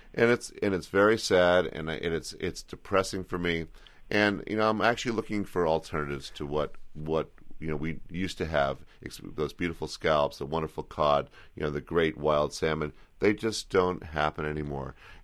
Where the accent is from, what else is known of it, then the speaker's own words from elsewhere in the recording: Berkeley, California, United States; I grew up in Berkeley, California, and, you know, I ate at Japanese restaurants, Chinese restaurants.